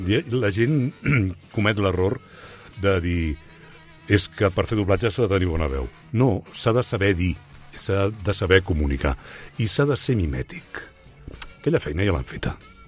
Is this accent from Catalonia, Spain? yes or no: no; Morella, Valencian Community, Spain; Jo sóc d'origen valencià, sóc de Castelló, de Morella, i tenia relació amb companys actors de doblatge valencians